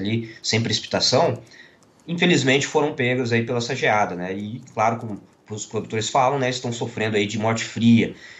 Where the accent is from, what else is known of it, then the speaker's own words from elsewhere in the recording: Curitiba, Paraná, Brazil; Como do sul aqui, como bom curitibano, já estou acostumado